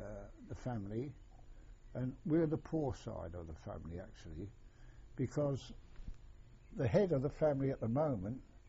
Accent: Portsmouth, South East England, United Kingdom; born there; I was born in Royal Hospital, Portsmouth, on the 27th of the 4th, 1924.

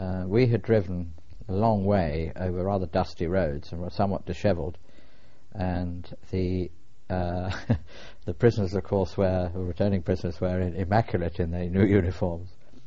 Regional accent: United Kingdom; do I come from Melbourne or Sydney? I was happy to tell him that I was British.

